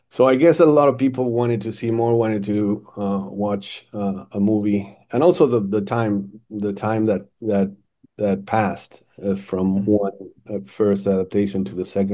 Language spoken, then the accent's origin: English; Argentina; We grew up in Argentina, and we saw the same movies.